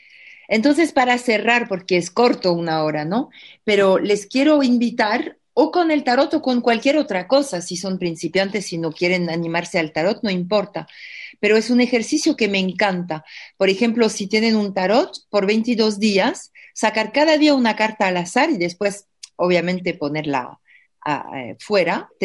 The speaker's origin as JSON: {"language": "Spanish", "country": "France", "second_language": "Spanish", "said": "cuando trabajo los tangos, porque soy francesa, entonces me cuesta cantar"}